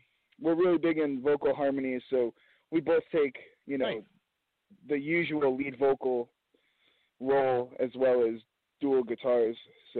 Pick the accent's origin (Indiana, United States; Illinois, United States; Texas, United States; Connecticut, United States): Connecticut, United States; Fairfield; I grew up in Fairfield, Connecticut, the other side of the world.